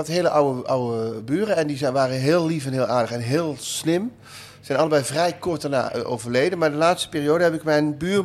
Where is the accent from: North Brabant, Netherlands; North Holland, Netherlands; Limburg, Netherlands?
North Brabant, Netherlands; moved away; Ik moet eerlijk zeggen, ik ben ook wel uit Brabant weggegaan. Met name vanwege die mentaliteit.